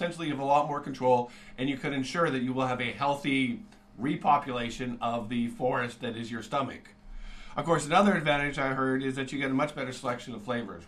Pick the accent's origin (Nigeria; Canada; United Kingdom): Canada; So, it can be hard as a Canadian to find sources of pride, especially in technology.